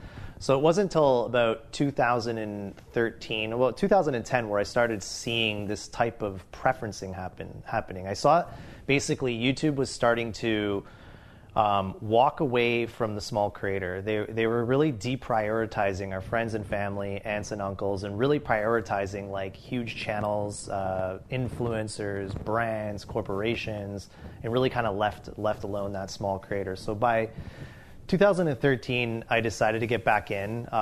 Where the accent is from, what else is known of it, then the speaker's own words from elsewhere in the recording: Canada; Like, we're Canadian, and we're like, is this actually real?